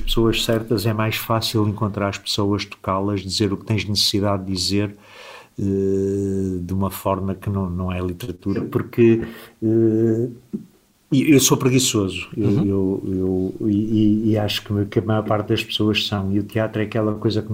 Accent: Porto, Portugal; born there; Nasci mesmo no Porto, sim.

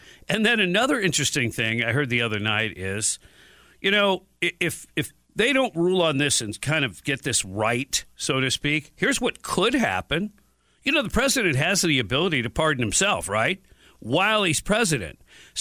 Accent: Detroit, Michigan, United States; Well, I grew up in Detroit. We used to go and dig up trees on Arbor Day.

